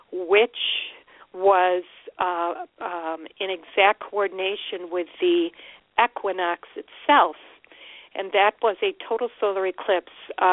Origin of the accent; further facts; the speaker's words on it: Utica, New York, United States; There is in Utica, New York, what was essentially my hometown until about 7-8 years ago. Utica, New York, it's in the central New York area.